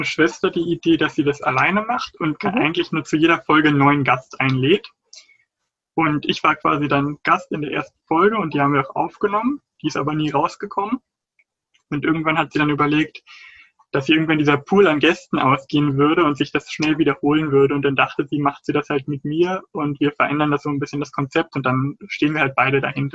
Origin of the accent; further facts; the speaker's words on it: Berlin, Germany; Ich bin aus Berlin. Ich wohne noch zu Hause, aber ich habe auch schon ein Jahr im Ausland gelebt und auch 3 Monate mal in Greifswald aufgrund eines Praktikums.